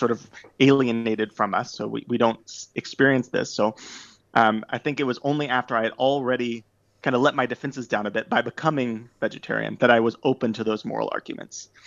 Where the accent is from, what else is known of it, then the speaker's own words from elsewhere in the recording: Alabama, United States; So I am from Alabama in the U.S., so southern U.S., from a family that's been in Alabama for a long time.